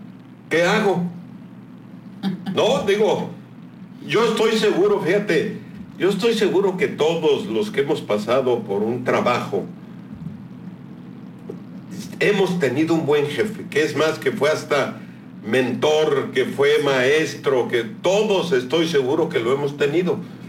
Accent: Mexico; Somos mexicanos y tenemos mucho que orgullecernos de ser mexicanos.

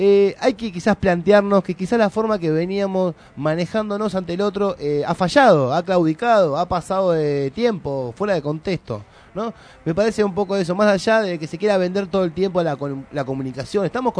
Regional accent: Argentina; Para mí es momento de hacernos un planteamiento nosotros como argentinos.

